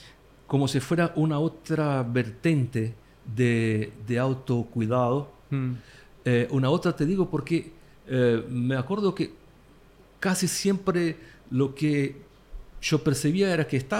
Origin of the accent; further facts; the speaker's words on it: São Paulo, Brazil; Spanish is a second language; now in Brasília, Brazil; soy de Brasil, de São Paulo, ¿no? Uh-huh. Pero hace 6 años que vivo en Brasilia.